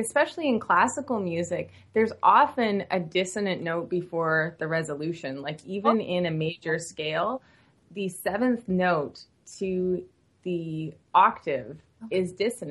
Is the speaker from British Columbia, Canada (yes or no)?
yes; Vancouver, British Columbia, Canada; now in Los Angeles, United States; because I'm from Vancouver where, you know, you have pretty moody weather there.